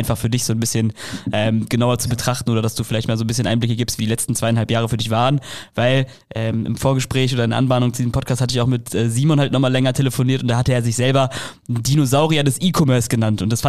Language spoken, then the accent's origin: German; Leverkusen, North Rhine-Westphalia, Germany; Für mich zählt das als Köln zu sagen. Ich komme ja eigentlich aus Leverkusen sozusagen.